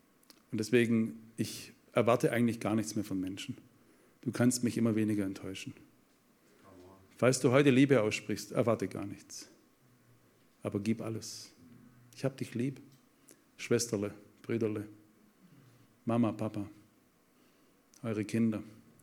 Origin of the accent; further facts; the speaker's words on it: Russia; German is a second language; Sag, ich bin Russe, geht nicht.